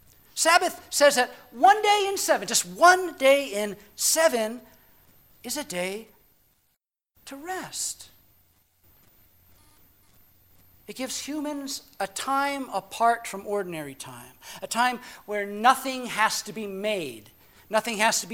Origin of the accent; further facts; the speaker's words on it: Scotland, United Kingdom; Actually, I'm Scottish, but...